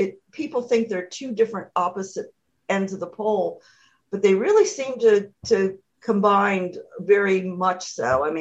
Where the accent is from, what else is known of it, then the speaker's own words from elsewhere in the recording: Wilmington, Delaware, United States; born there; now in Hockessin, United States; And I was born in Wilmington, Delaware, and I now live in Hoquesson, Delaware, and they're in the USA on the East Coast.